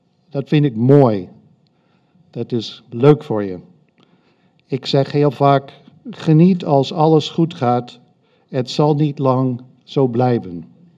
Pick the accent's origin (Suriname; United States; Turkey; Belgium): United States; now in Heerde, Netherlands; ik kom uit Amerika. Ik heb vannacht overgevlogen. Nee, ik woon hier in Heerde.